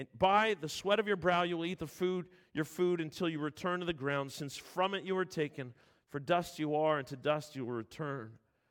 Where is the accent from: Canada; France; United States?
Canada; Ontario; I grew up in Southern Ontario as one of four boys. We had family in BC, and numerous times over the years, we made trips from Southern Ontario to BC.